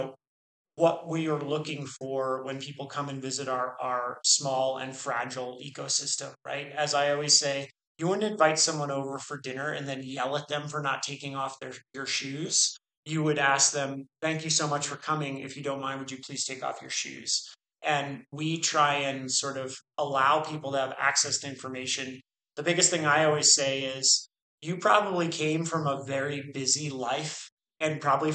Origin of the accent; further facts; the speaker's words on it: Boston, Massachusetts, United States; So, you know, I'm from Boston, so I'm very aware of, like, you know, we'll hug you, but we'll also be slapping you